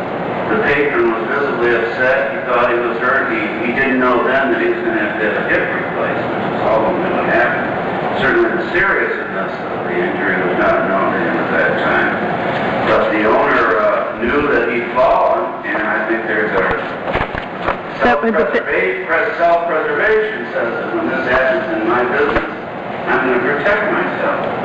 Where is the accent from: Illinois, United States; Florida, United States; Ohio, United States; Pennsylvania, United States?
Ohio, United States; Toledo; May it please the court … from Toledo, Ohio, representing the appellant James Caldwell.